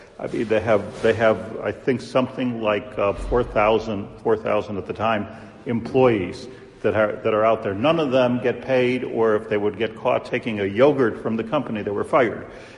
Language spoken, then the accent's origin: English; United States; So, you know, as I said last week, you know, there's in this country, I'm from America.